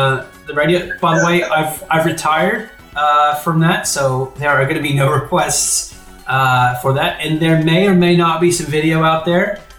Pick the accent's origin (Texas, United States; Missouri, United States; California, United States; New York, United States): California, United States; Grass Valley; So the story goes that it was my hometown county fair in Grass Valley, and my mom entered me into the contest, the talent contest, right?